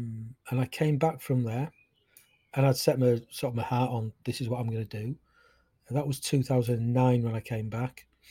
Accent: Yorkshire and the Humber, United Kingdom; I'm up in Yorkshire. I'm a Yorkshire lad, born and bred.

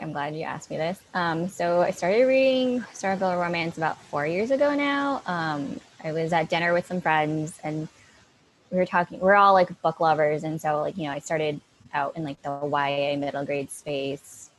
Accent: Boston, Massachusetts, United States; moved away as an adult; now in New York, United States; Well, I am originally from Boston, and I moved to New York to work in publishing.

